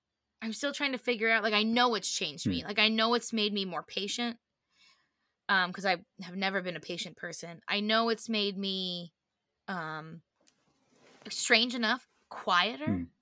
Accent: Massachusetts, United States; I grew up in Massachusetts, and I don't know if you're watching this on YouTube, you can see my face. It's very Irish looking. I'm half Irish, very proudly.

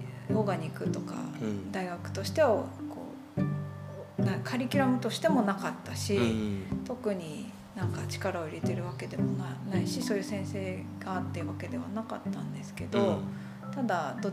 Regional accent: Ibaraki, Japan; 出身としては、高校卒業まで茨城で育って

